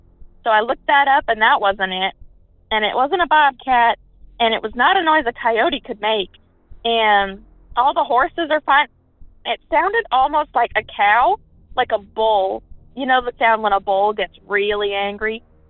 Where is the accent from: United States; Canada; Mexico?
United States; Ohio; I'm from Appalachia. I'm actually from East Central Ohio.